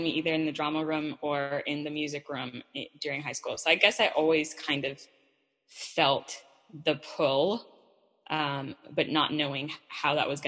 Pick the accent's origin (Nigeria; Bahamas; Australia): Bahamas; also born or lived in United States; I was born in the U.S. So I'm a U.S. citizen, which means that opportunities, even though I grew up in the Bahamas, there are more opportunities open to me than a Bahamian.